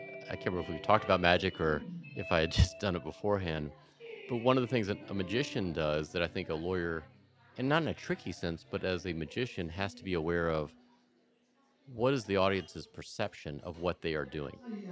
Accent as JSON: {"language": "English", "region": "South Carolina", "country": "United States", "said": "If I can cite a case, and I'm from South Carolina, and we have case law on punitive damages going back to like literally like 1796 or something."}